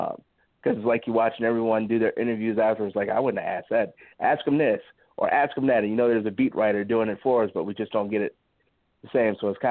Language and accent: English; Chicago, Illinois, United States; I grew up in Chicago.